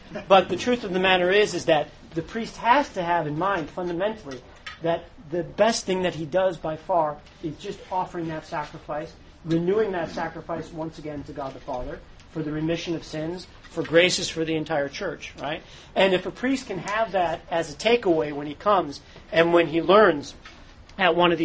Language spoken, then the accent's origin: English; Minnesota, United States; I come from Minnesota where it's deathly cold, right?